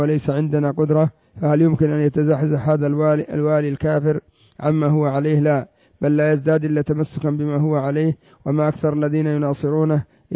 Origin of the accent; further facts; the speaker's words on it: Yemen; تقربهم عندنا في اليمن للروافض والحزبيين والصوفية والعصاة